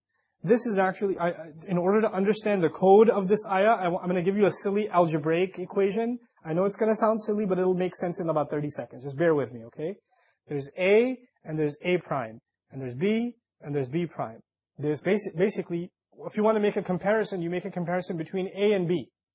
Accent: Pakistan; I'm Pakistani, and whether my parents are involved in that or not, I come from a certain culture.

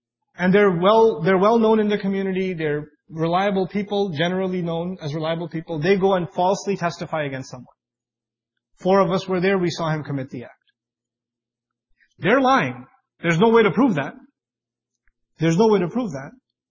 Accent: Pakistan; like, you know, I'm from Pakistan

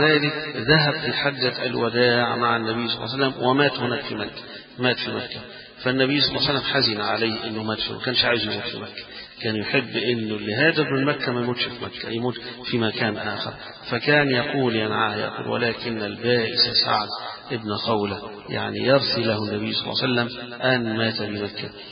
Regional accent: Egypt; يمكن عندنا في البيئة اللي احنا فيها كمصريين صعب

